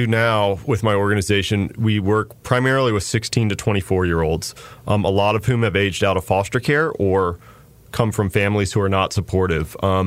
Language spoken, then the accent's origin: English; Chapel Hill, North Carolina, United States; So I grew up here in Chapel Hill, grew up here in the Triangle, moved away for a long time and moved back recently.